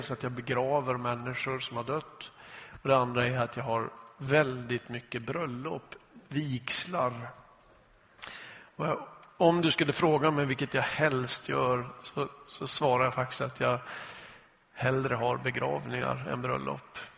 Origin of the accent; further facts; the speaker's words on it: Norrland, Sweden; Jag hade en barndomskamrat där jag växte upp i norra Sverige